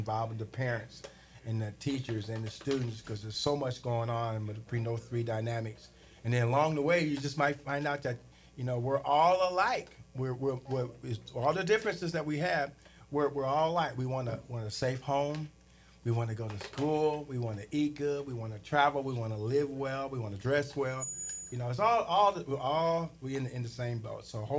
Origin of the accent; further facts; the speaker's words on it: Terre Haute, Indiana, United States; That's my hometown in the house. Y'all, okay, I'm from Terre Haute, Indiana. Yep, Terre Haute, Indiana.